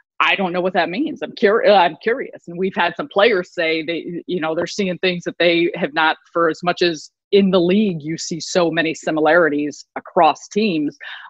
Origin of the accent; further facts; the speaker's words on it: Chicago, Illinois, United States; I have great pride for where I came from and the places that I played in my high school and growing up in Chicago and playing at DePaul.